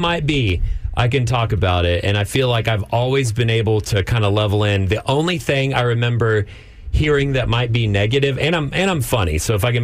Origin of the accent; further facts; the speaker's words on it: Texas, United States; I grew up in Texas. I've gone hunting. I've shot guns.